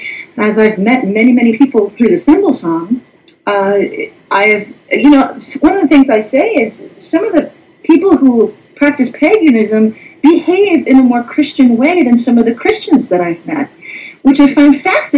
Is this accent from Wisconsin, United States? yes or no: yes; Wisconsin, United States; I am from Wisconsin